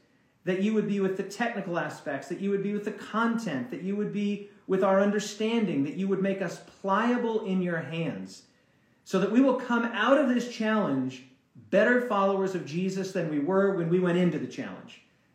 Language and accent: English; Cheyenne, Wyoming, United States; born there; Well, I was born in Cheyenne, Wyoming.